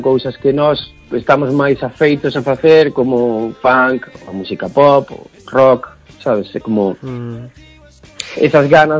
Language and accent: Galician; Noia, Galicia, Spain; para nós, o sea, que somos de Noia